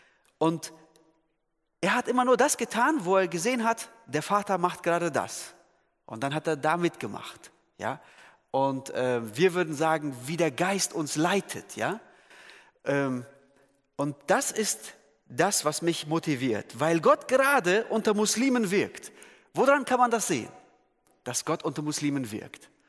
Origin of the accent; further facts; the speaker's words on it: Turkey; German is a second language; ich bin Türke, also bin ich Moslem.